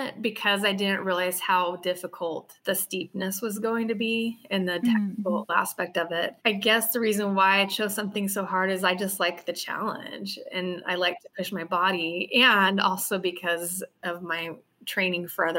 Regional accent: Oregon, United States; Whereas growing up in Oregon, I know that stuff.

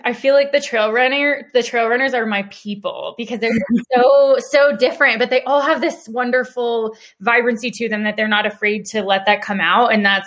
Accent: Denver, Colorado, United States; Like literally, so I'm a born and raised native Coloradoan. I'm from Denver.

